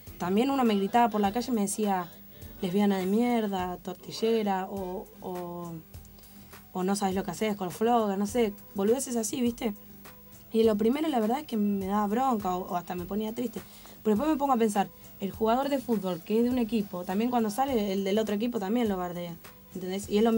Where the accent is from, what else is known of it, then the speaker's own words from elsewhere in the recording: Corrientes, Argentina; born there; yo nací en Corrientes también, ¿no?